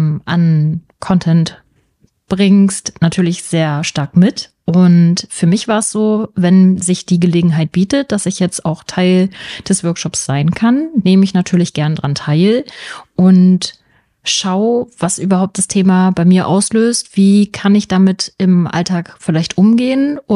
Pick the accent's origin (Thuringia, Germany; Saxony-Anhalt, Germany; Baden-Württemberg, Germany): Saxony-Anhalt, Germany; Magdeburg; Ich komme auch aus Magdeburg.